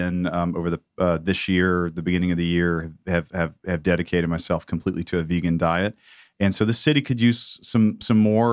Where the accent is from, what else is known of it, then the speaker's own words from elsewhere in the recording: the South, United States; After being a strong, lifelong meat eater, growing up in the South.